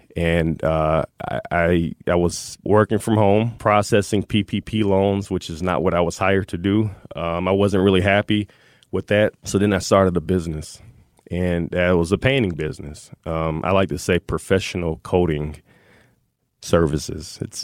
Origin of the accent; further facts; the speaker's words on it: Milwaukee, Wisconsin, United States; Yeah, born and raised in Milwaukee. You know, I lived in Milwaukee, so I can say that I was raised by Milwaukee and Wauwatosa.